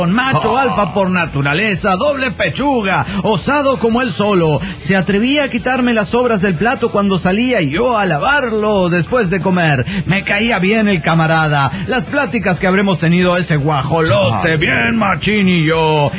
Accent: Santa Fe, Argentina; de Santa Fe, Argentina.

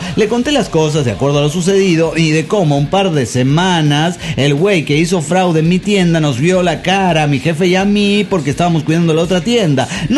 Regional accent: Veracruz, Mexico; de Veracruz.

